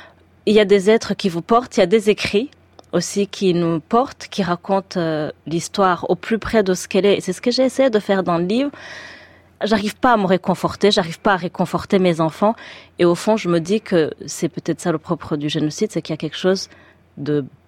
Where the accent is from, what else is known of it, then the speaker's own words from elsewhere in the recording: France; Moi, je suis française